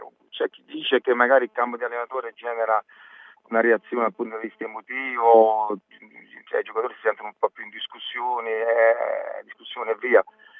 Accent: Avellino, Campania, Italy; io poi sono campano, conosco la B, andavo da Avellino a vedere la Serie A contro il Napoli

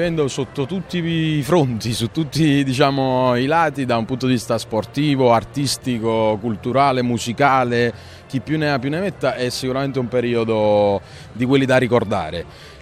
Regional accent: Naples, Campania, Italy; c'è Napoli ovunque. Io sono contentissimo, che sono innamorato della mia terra

